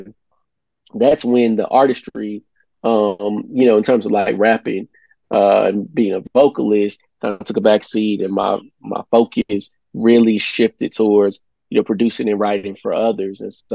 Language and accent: English; Midwest, United States; I'm from the Midwest, and I was telling my wife the other day